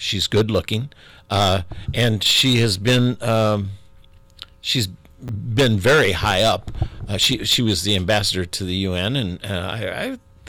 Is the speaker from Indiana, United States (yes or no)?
yes; Indianapolis, Indiana, United States; Now, I'm a Hoosier. I was born in Indianapolis. I'm not real proud of Indiana politics